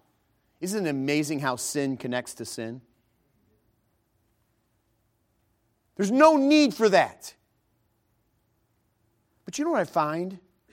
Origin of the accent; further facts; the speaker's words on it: Chicago, Illinois, United States; I'm from Chicago. We don't love everybody.